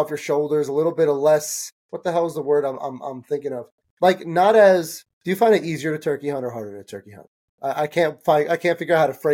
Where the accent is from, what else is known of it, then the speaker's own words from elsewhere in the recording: New Jersey, United States; So growing up in Jersey, it's actually illegal to stalk turkey.